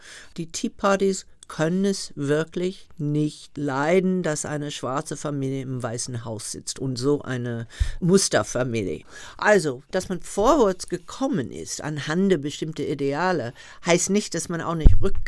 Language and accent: German; the South, United States; Ich bin im Süden der USA groß geworden mit der Bürgerrechtsbewegung.